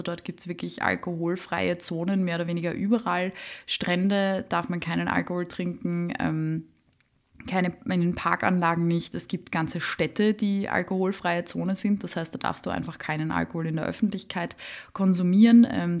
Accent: Vienna, Austria; ich komme aus Wien, da sind die Leute traditionell unfreundlich und recht reserviert. Und haben sonst eigentlich nur recht unfreundliche Schmähs auf der Lippe, was ich ja persönlich sehr sympathisch finde. Ich bin ja durch und durch Wienerin.

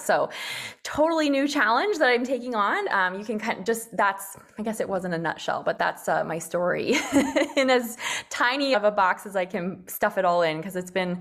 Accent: Iowa, United States; but I transferred schools back to my home state of Iowa

